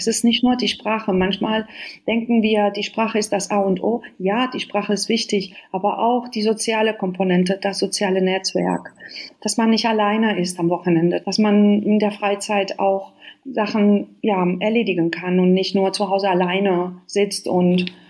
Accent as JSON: {"language": "German", "country": "Spain", "second_language": "German", "moved": "as an adult", "lives_now": "Germany", "said": "Ich bin selber Spanierin und hatte auch diese Situation nach meiner Ausbildung."}